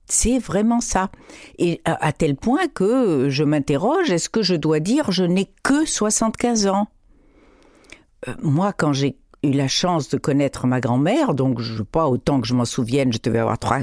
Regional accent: Morocco; parce que quand j'étais enfant au Maroc

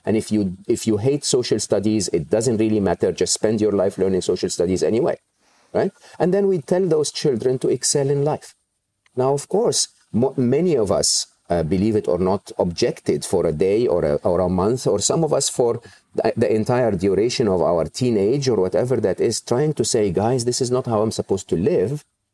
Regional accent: Egypt; growing up in Egypt, even though we didn't have social security, we didn't have health insurance

